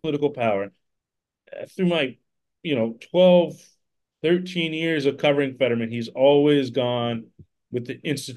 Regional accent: Braddock Hills, Pennsylvania, United States; Look, I come from Braddock Hills area, which is a nice community right up above Braddock, up on the hill. A pretty middle class area

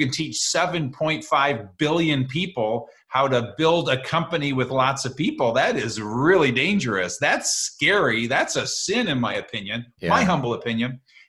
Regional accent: Michigan, United States; also born or lived in Virginia; In Michigan.

